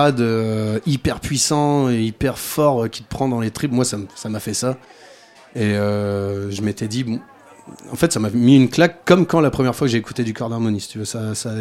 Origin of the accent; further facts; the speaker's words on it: Hauts-de-France, France; moi je suis pas un gars, du coin. J'arrive du nord de la France, je suis un ch'ti. Et la tradition là-bas, c'est les harmonies municipales.